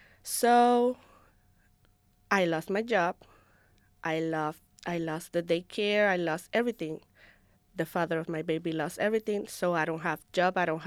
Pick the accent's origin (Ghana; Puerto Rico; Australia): Puerto Rico; English is a second language; moved away as an adult; now in United States; Hi, I'm from Puerto Rico. Grow over there, and I came like a year and a half because of the hurricane.